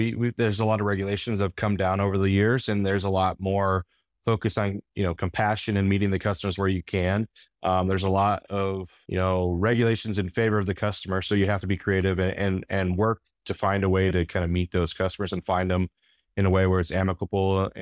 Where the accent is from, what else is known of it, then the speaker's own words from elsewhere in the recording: Colorado, United States; I'm born and raised in Colorado, so Dish was a household name.